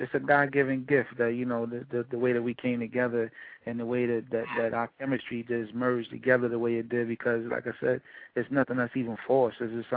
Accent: New York, United States; You know, to me, I'm American, you know what I mean? But you know how New York is. You know, we got a lot of Jamaicans in New York anyway, so the influence is heavy.

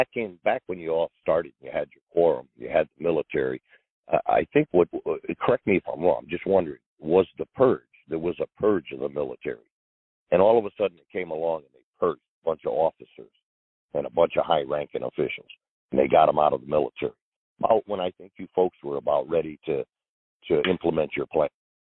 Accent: United States; I'm an American. I love my country.

